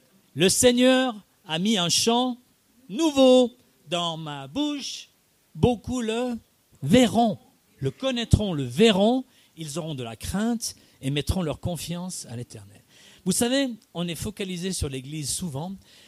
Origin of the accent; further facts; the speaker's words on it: Switzerland; moi j'ai ça, j'ai grandi en Suisse, donc quand je vais skier à la montagne, redescendre dans la vallée